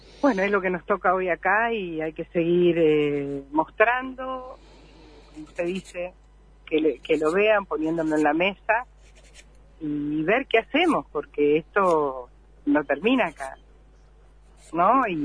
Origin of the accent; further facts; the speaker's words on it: Trevelin, Chubut, Argentina; Somos de Trevelin.